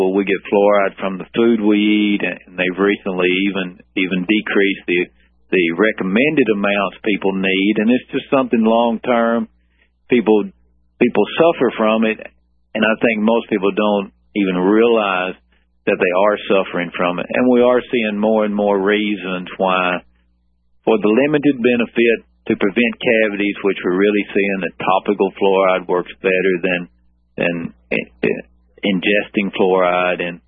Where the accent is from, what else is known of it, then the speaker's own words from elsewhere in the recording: Tennessee, United States; I've been practicing 21 years and practice in my hometown, which is a small southern middle Tennessee town.